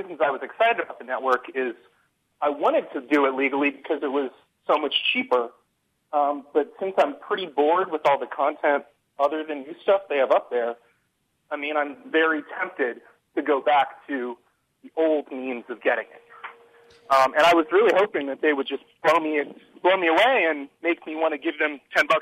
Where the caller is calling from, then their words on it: San Francisco, California, United States; Hi there. … from San Francisco.